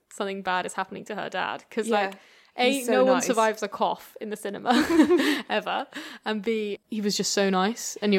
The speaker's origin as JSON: {"language": "English", "country": "United Kingdom", "said": "as a Brit"}